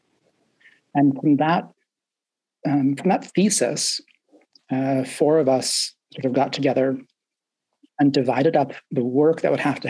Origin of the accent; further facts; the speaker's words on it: California, United States; also born or lived in Santa Barbara; I guess that part of my childhood was Southern California, like Los Angeles, Santa Barbara, that strip.